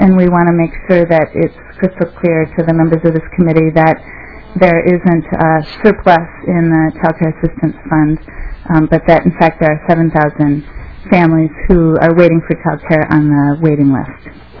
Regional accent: Lake St. Clair Beach, Minnesota, United States; I grew up in Lake St. Clair Beach when I was three. It's a small community in Washington County

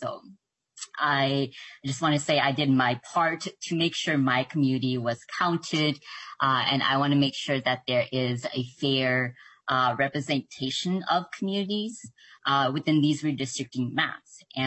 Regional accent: Minneapolis, Minnesota, United States; I identify as a young cisgender, second generation Hmong American. I use she, her pronouns. I grew up in North Minneapolis. I now live in South Minneapolis

